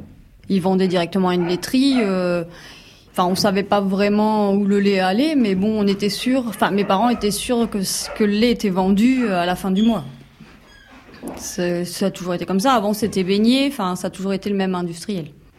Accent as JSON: {"language": "French", "country": "France", "tie": "born or raised there", "said": "j'ai 38 ans et du coup moi je suis originaire du Perche, j'ai toujours vécu dans le Perche"}